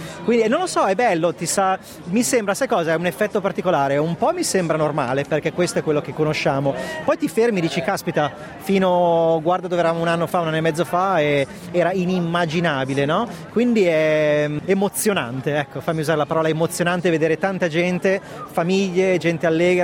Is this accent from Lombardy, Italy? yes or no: yes; Milan, Lombardy, Italy; io sono di Milano e per me Ferragosto in Italia voleva dire andare al mare con gli amici.